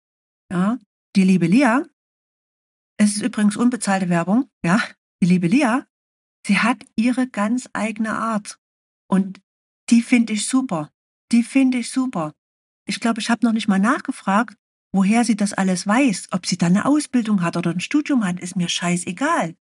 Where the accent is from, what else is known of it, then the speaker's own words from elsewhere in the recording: Saxony, Germany; accent: Saxon; ich spreche Sächsisch, ist meine Muttersprache. Und das hört man, das wird man auch immer hören.